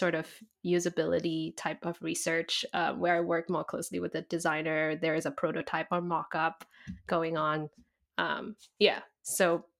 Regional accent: Singapore; accent: Singlish; And I'm from Singapore, so we have like our Singlish accent, our slang and everything.

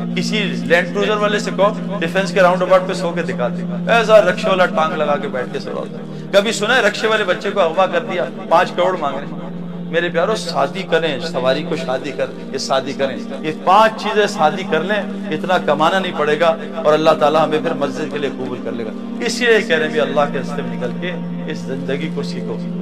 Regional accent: Punjab, Pakistan; میں پنجاب سے ہوں نا, پنجاب میں کلف لگاتے

